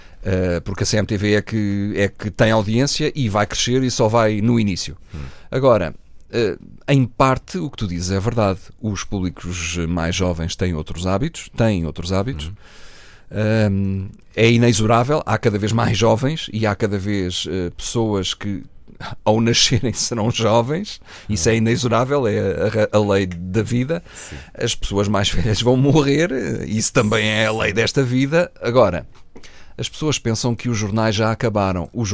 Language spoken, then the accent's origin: Portuguese; Portugal; Nós não somos norte-americanos, somos portugueses, temos pouco dinheiro. Somos poucos, somos pobres.